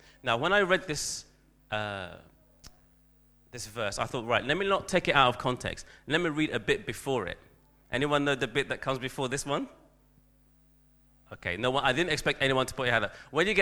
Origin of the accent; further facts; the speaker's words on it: Ghana; I remember growing up in Ghana, and my grandma always made sure we were, we looked, you know, sharp, especially for school.